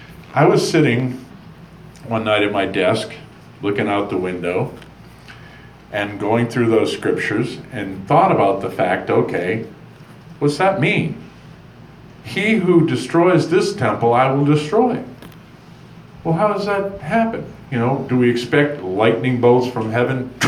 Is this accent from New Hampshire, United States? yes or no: yes; New Hampshire, United States; also born or lived in Lexington, Massachusetts; I mean, I'm just an American boy, born in Lexington, Massachusetts, raised in New Hampshire on the seacoast, grew up around farms